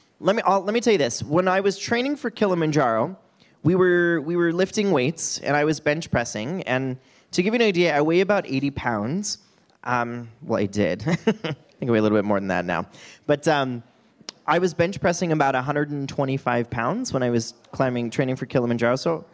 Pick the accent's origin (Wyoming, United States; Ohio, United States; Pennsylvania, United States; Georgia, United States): Wyoming, United States; I've always liked, because I grew up in Wyoming, and this might say too much about me, but I've always liked, I think Jeeps are so cool